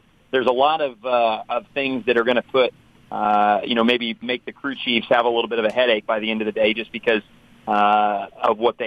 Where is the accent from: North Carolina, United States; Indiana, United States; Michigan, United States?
Indiana, United States; Indianapolis; I'm originally from Indianapolis, and so I've grown up, you know, going to the Indy 500.